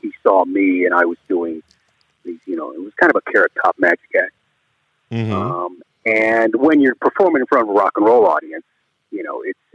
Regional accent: the South, United States; well, I grew up in the South.

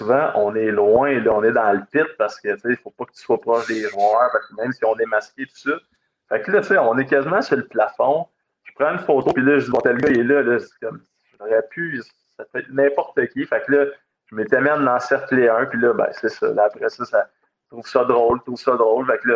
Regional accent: Elliott Lake, Ontario, Canada; ben moi, je suis né dans le nord, donc, ben, je suis né à Elliott Lake, en Ontario, mon père, c'était un mineur.

